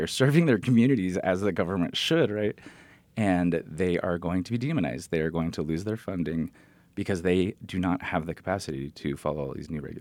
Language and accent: English; Drexel, United States; Because I know at my library growing up in Drexel, they had one staff person, one librarian who did everything